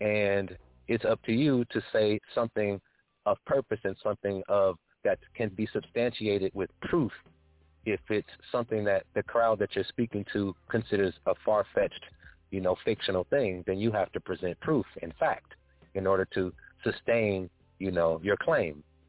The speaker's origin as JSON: {"language": "English", "region": "California", "country": "United States", "tie": "born or raised there", "said": "Like, I grew up in California. I'm around the lowriders and all"}